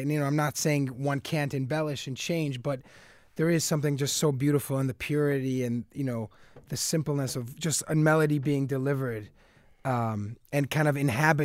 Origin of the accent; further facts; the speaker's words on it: New York, United States; I grew up in New York playing bebop, and … were really my first influences.